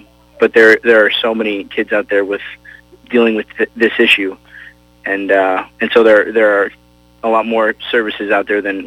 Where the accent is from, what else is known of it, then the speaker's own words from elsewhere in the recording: Colorado, United States; also born or lived in Florida; I was born in Florida, and I grew up in Colorado.